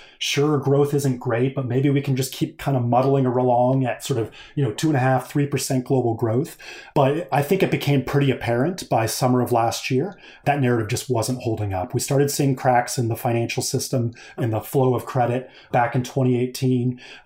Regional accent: Colorado, United States; You know, I'm a snowboarder from Colorado.

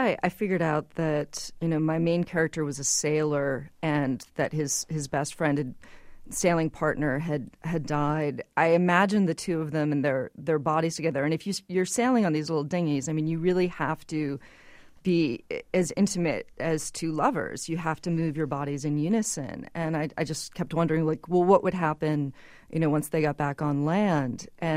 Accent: Massachusetts, United States; I grew up on the water. I grew up in Massachusetts, right at the very beginning of Cape Cod.

